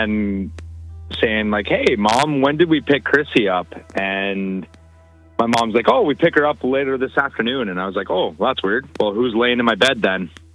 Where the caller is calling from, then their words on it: Chatham, Ontario, Canada; calling from Chatham, Ontario.